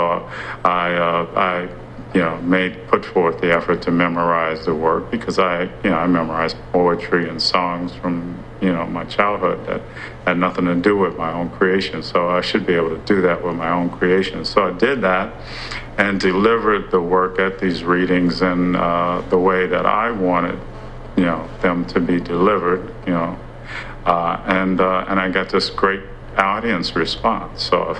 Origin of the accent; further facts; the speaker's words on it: Los Angeles, California, United States; Prior to that, I grew up in South Central. What was South Central? I guess has been rebranded as South Los Angeles now.